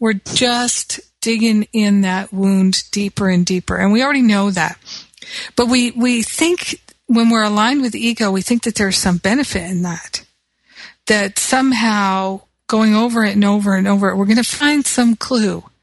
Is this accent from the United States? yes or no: yes; United States; now in France; They say France, but I still say France because I'm American.